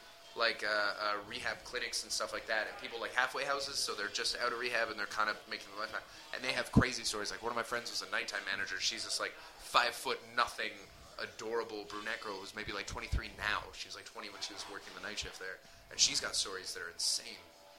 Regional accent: Vancouver, British Columbia, Canada; I'm from Vancouver. Like, we have the downtown east side, and no one talks about it.

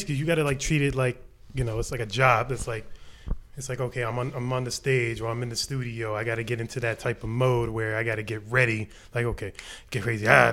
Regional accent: The Bronx, New York, United States; You know, I'm from the Bronx, born and raised

